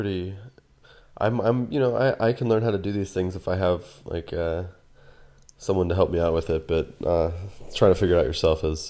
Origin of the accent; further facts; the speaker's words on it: the South, United States; it's only a few hours, and I grew up in the South.